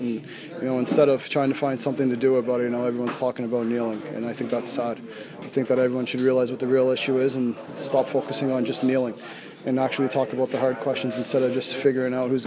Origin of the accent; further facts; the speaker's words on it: Canada; When I say being Canadian, it's happened to me in Canada as well.